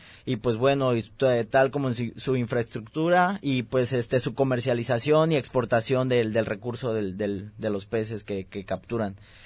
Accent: Acapulco, Guerrero, Mexico; yo vengo de estancia de verano de investigación aquí en el CUC, soy de Acapulco, Guerrero

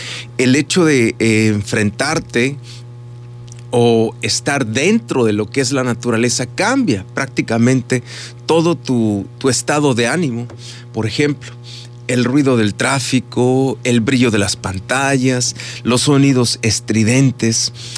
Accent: Mexico; Puebla, justo en la frontera, en la línea fronteriza de esos dos estados de la República Mexicana. Y así que tengo una cultura muy arraigada a la naturaleza.

